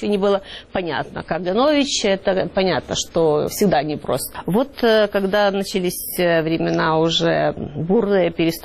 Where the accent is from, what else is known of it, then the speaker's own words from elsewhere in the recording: Volyn Oblast, Ukraine; А я в своем городке на Волыни у бабушки росла до первого класса, и напротив дома стояла церковь.